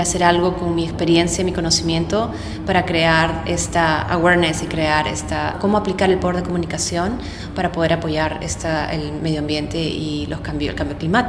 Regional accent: Peru; born there; Nací en Perú, en una ciudad, en un país con una biodiversidad increíble. Nací con los océanos al frente y las montañas y los ríos.

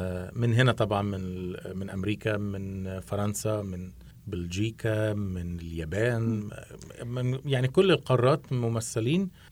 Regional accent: Alexandria, Alexandria Governorate, Egypt; مش عشان انا من اسكندريه بس

